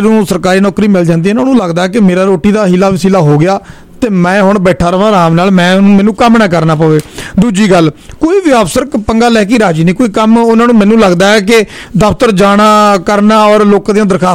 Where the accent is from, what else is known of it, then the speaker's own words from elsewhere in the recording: Khara, Punjab, India; ਮੈਂ ਤੁਹਾਨੂੰ ਫਰੀਦਕੋਟ ਦੱਸ ਦਿੰਦਾ ਜਿਹੜੀ ਮੇਰੇ ਕੋਲ ਜਾਣਕਾਰੀ ਕਿਉਂਕਿ ਮੇਰਾ ਪਿੰਡ ਖਾਰਾ